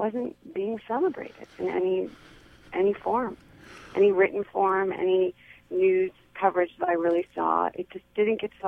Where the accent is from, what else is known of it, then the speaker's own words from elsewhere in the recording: California, United States; growing up in the Bay Area, which was very liberal, but it was still, you know, I was still in suburbia.